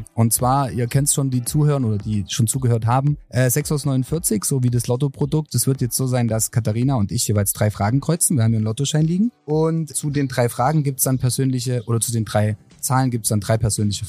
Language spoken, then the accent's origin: German; Satzung, Saxony, Germany; weil ich komme eigentlich aus Satzung, direkt um die Ecke.